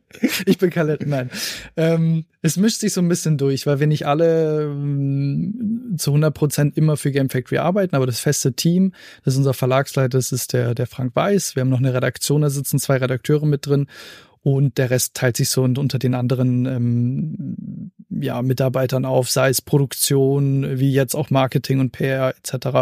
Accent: Germany; ich bin Deutscher

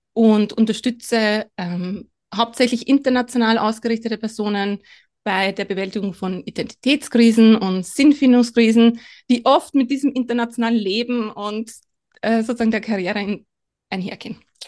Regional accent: Lower Austria, Austria; moved away as an adult; Aber ich bin gebürtige Österreicherin, bin in einem sehr kleinen Dorf in Niederösterreich aufgewachsen, lebe aber seit meinen 20 Jahren im Ausland.

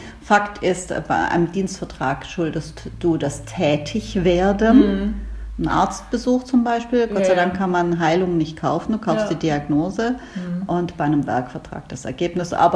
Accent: Baden-Württemberg, Germany; born there; Ich bin gebürtige Schwäbin

